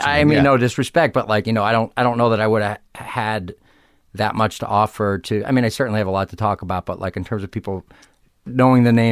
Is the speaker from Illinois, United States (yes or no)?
yes; Arlington Heights, Illinois, United States; Suburbs of Chicago, Arlington Heights, Illinois.